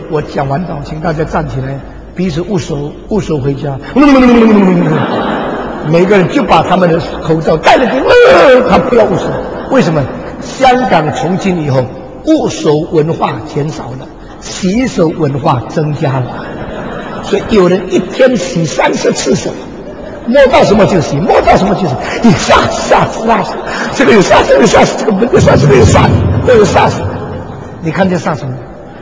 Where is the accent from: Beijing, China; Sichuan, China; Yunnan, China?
Beijing, China; 我是北京人，我北京人